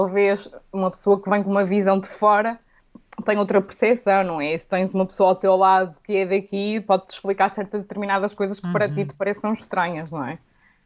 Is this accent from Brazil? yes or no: no; Porto, Norte, Portugal; now in Madrid, Spain; É assim, eu sou do Porto, não é?